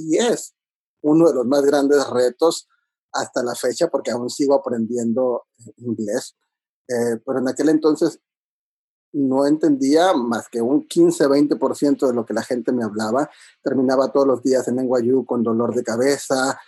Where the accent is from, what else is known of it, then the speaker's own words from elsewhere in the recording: Monterrey, Nuevo León, Mexico; moved away as an adult; Yo crecí prácticamente, nací y crecí en Monterrey y nunca dejé mi ciudad hasta que tuve la oportunidad de venirme a estudiar una maestría en composición de teatro musical en NYU.